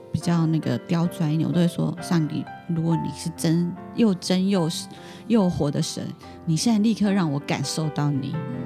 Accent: Taiwan; first language Taiwanese Hokkien; 我爸妈都是台湾人，我小时候也是说台语

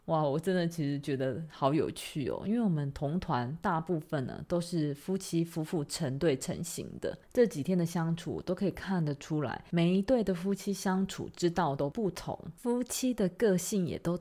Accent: Taiwan; 不想要让他们知道我们是从台湾来的

